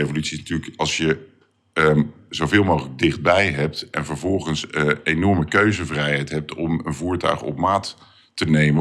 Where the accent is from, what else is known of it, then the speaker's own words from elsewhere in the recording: Rotterdam, South Holland, Netherlands; ik kom uit Rotterdam.